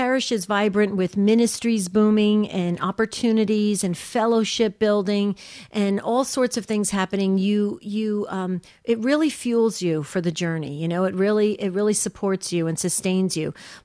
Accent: New Jersey, United States; but, you know, hey, we're from Jersey. We don't have a filter, so.

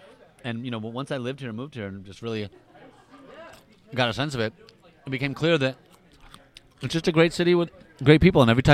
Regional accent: San Francisco, California, United States; You know, you're born and raised in San Francisco. You're taught to hate LA from birth.

